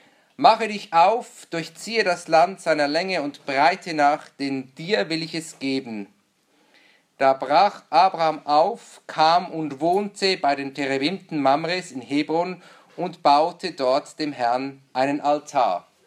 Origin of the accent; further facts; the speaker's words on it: Switzerland; Wie ihr meinem Dialekt anhört oder meiner Sprache, komme ich aus der Schweiz und wir Schweizer gelten als Volk der Kompromisse.